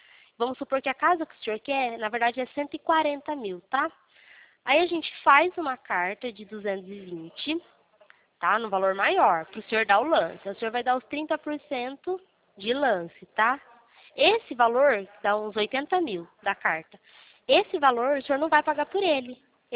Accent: Pirassununga, São Paulo, Brazil; Eu sou de Pirassununga.

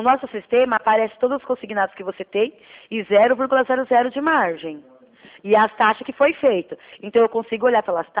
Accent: São Paulo, Brazil; na verdade eu sou do estado de São Paulo, tá?

